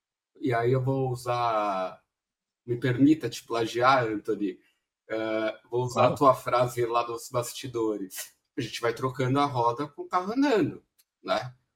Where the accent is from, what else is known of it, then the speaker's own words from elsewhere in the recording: Brazil; E começou a xingar, termos pejorativos, racistas, porque eu sou brasileiro.